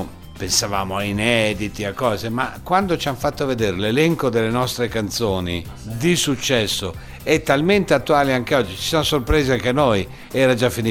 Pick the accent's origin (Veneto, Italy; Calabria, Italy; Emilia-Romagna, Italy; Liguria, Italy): Emilia-Romagna, Italy; Formigine; born there; Io sono nato in un paesino, io sono nato a Formigine.